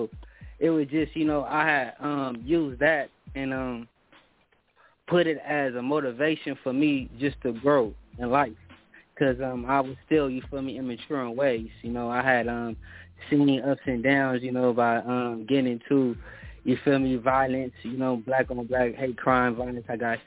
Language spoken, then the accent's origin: English; Los Angeles, California, United States; I'm 31 years old, born and raised in South Central, L.A., California.